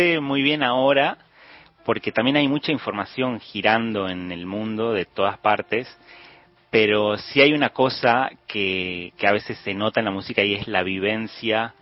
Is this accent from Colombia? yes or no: no; Simoca, Tucumán, Argentina; Yo soy de Simoca, Tucumán, sí.